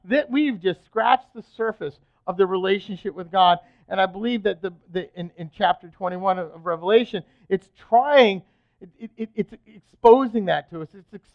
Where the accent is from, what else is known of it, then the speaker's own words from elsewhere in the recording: England, United Kingdom; I'm from England myself, but let me tell you, I didn't give it 5 minutes.